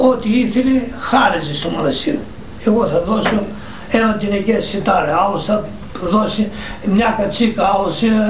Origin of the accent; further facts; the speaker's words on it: Rachouvitsa, Greece; Αλλά έχει και μια ιστορία από το χωριό μου, από τη Ραχουβίτσα.